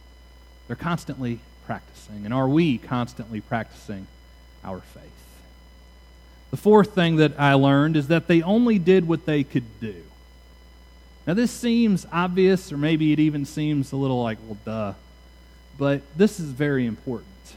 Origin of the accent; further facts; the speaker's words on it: United States; And it's unfortunate that as American Christians, we tend to overemphasize our independence.